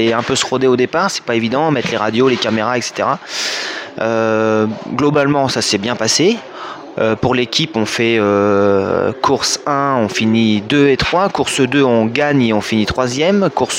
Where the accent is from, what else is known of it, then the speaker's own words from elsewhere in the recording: Centre-Val de Loire, France; j'ai 27 ans, je suis originaire du centre de la France, à côté de Sancoin, pas très loin de Manicourt.